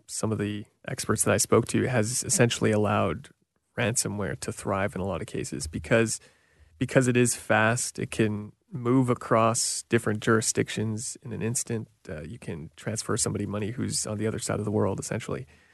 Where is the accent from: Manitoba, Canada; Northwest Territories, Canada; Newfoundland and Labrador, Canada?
Manitoba, Canada; I remember … kind of radio hits growing up because I'm from Manitoba.